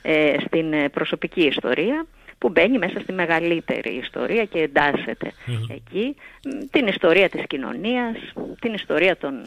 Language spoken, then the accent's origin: Greek; Platanias, Thessaly, Greece; Το οποίο διαδραματίζεται στον Πλατανιά του Νοτιού Πηλίου, που είναι